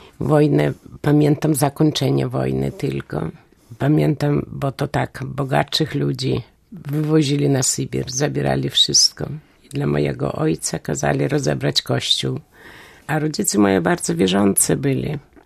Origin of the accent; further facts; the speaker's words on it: Vilnius County, Lithuania; moved away as an adult; now in Poland; Ja jestem urodzona na Wileńszczyźnie, Onżadowo takie miejscowość.